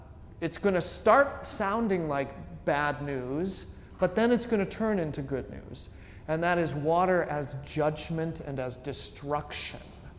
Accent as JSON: {"language": "English", "region": "Scotland", "country": "United Kingdom", "said": "it's not just because I am Scottish"}